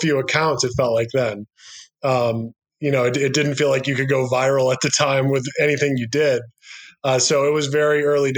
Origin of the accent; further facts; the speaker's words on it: Guilford, New Hampshire, United States; Let me preface that by saying I'm actually from Guilford, New Hampshire.